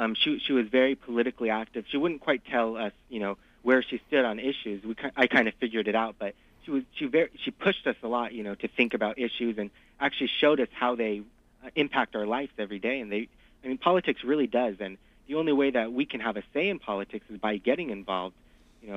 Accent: California, United States; I'm originally from California, so I knew Peter Camejo, who was his running mate in 2004.

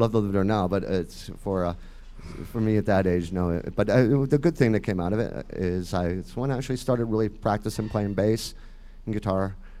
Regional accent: Detroit, Michigan, United States; born there; accent: Michigan; my Michigan Faygo accent comes out quite a bit

